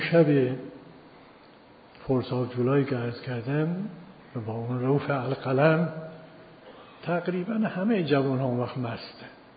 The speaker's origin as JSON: {"language": "Persian", "country": "Iran", "said": "فهمیده من ایرانی هستم از لباسم باید"}